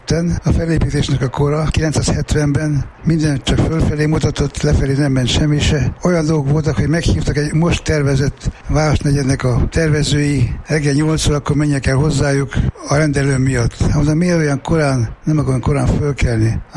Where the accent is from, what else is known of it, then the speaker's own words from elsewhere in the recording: Vienna, Austria; A feleltem igen egyszerű. Bécsi, magyar vagyok.